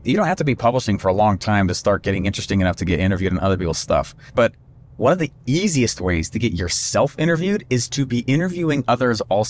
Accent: Denver, Colorado, United States; And I grew up in Denver.

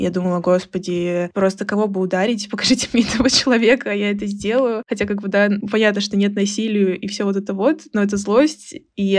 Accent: Russia; говорила, ребят, я из России, это будет проблемой

